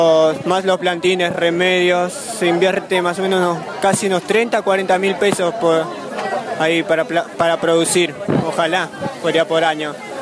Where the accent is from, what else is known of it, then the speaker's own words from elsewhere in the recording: Florencio Varela, Buenos Aires Province, Argentina; soy de Florencio Varela, soy un productor de lo que sería lechugas